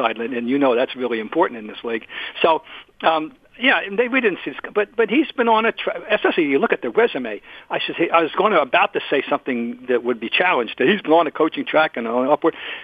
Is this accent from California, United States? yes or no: no; Trenton, New Jersey, United States; I was introduced to it in Trenton, New Jersey, my hometown, Trenton Colonials, and I went to lots of their games.